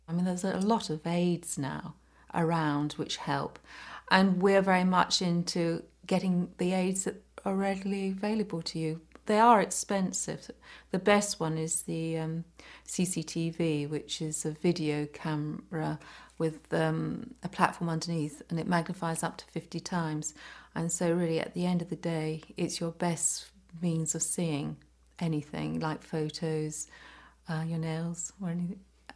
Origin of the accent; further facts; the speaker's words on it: Petts Wood, London, United Kingdom; born there; I was born in Petswood, which is just on the South London.